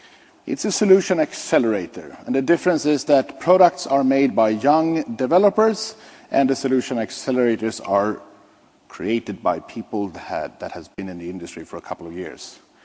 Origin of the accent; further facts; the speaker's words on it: Sweden; English is a second language; I come from Sweden, which you most likely can hear on my accent.